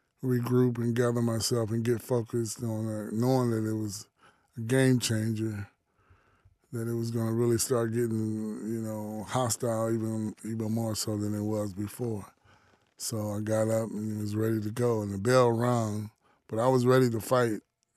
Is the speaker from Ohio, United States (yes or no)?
yes; Columbus, Ohio, United States; I grew up in Columbus, Ohio, north end of Columbus.